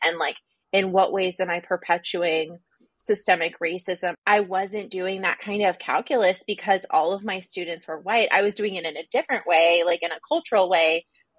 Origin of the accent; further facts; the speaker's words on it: Singapore; growing up abroad, I grew up in Singapore, which was a place that was actively colonized.